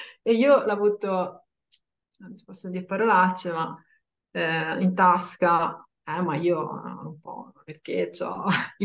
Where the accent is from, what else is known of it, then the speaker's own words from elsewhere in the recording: Livorno, Tuscany, Italy; Allora, io sono livornese.